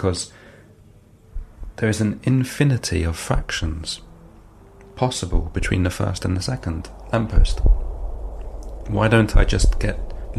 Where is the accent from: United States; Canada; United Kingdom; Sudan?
United Kingdom; London; I was born and raised in London.